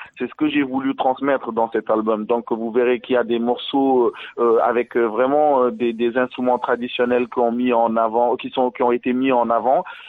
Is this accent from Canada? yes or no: no; Senegal; also born or lived in Mali; now in France; moi, je viens du Sénégal à la base, et après, je suis allé au Mali, et c'est au Mali que j'ai rencontré … puis ensuite, je suis venu en France